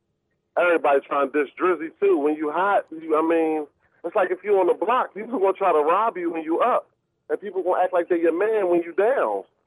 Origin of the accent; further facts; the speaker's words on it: Philadelphia, Pennsylvania, United States; Yeah, I'm from Philadelphia.